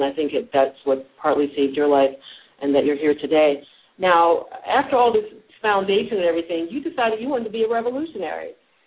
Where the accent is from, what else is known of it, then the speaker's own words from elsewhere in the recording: Pennsylvania, United States; I'm from Pennsylvania, I went out to Doylestown and it's almost like a godmother.